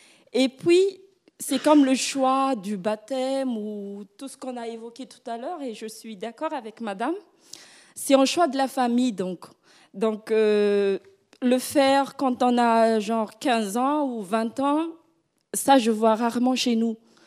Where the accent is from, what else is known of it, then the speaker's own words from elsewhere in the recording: Madagascar; moved away as an adult; now in France; Oui, bon, je viens de Madagascar, une étudiante ici depuis un mois